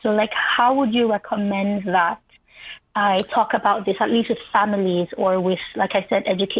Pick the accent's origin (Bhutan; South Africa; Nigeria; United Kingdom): Nigeria; now in United States; So, Patrick, I'm Nigerian, where majority of the culture is very pro-life. You know, it's not. I go to school in America